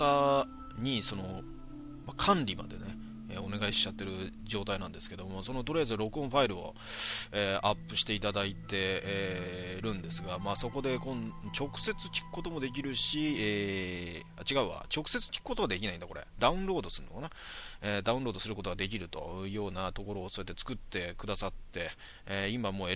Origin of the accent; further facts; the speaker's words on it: Kanagawa, Japan; 俺神奈川なんですけど、